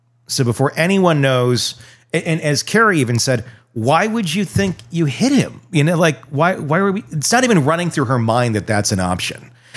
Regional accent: Wisconsin, United States; I'm from Wisconsin. It's what they do. It is part of the culture there, and it's part of the culture here, clearly.

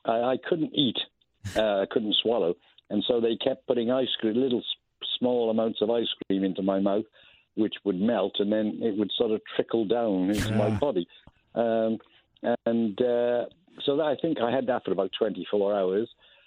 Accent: United Kingdom; in those days, as a Brit, we didn't need visas, you see.

